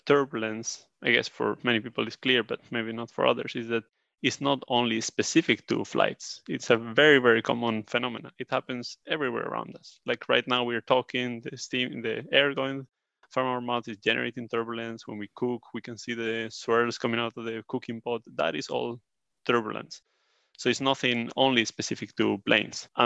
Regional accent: Spain; now in Sweden; I'm from Spain, but I live in Sweden, so I fly quite often.

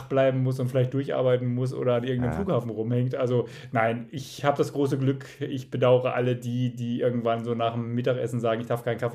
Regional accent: Baden-Württemberg, Germany; Bei uns in Baden-Württemberg ist es so, die Ferien beginnen immer zu diesem Wochenende oder kurz danach.

